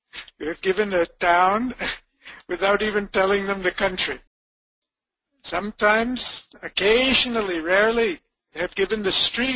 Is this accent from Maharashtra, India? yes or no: no; Chennai, Tamil Nadu, India; Okay, we're all from Chennai. Chennai is in India.